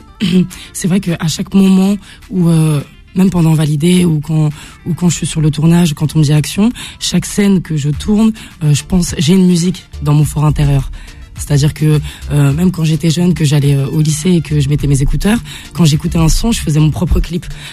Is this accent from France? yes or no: no; Algeria; je suis algérienne, je suis très très fière.